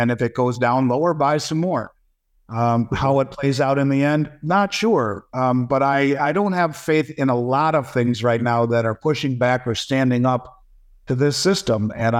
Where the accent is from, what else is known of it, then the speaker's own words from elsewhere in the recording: Florida, United States; There are states that have tax laws, like my home state of Florida here